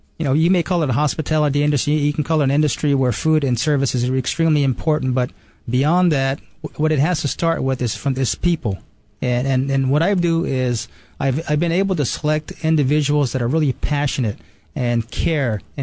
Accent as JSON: {"language": "English", "country": "Japan", "tie": "born or raised there", "moved": "yes", "said": "my father was born and raised in Maui. And then I was born and raised in Japan."}